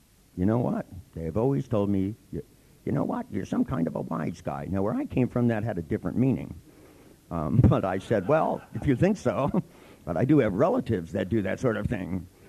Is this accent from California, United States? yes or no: yes; California, United States; and I'm from California, when, you know, and it's not that people from California are really more liberal